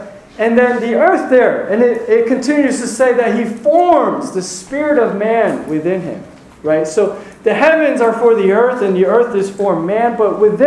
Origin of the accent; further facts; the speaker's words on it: Edison, New Jersey, United States; now in Piscataway, United States; And I am from New Jersey. I live in Piscataway. I grew up in New Jersey. I grew up in Edison. And then I was in the church in Franklin. With the exception of 2 years, and still there in New Jersey.